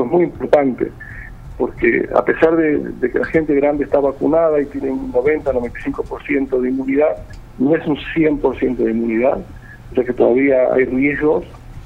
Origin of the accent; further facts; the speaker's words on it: Argentina; moved away; lamento como argentino que mi país de origen está pasando una situación tan difícil